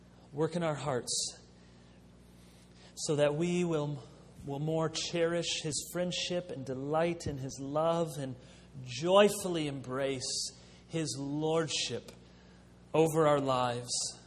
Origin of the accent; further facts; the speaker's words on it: Jenison, Michigan, United States; that was in August in 2002 at the church I grew up in Jenison.